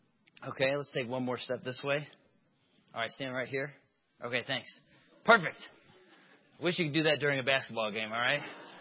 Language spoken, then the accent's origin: English; Dwight, United States; I grew up over in Dwight. And we were the Eagles.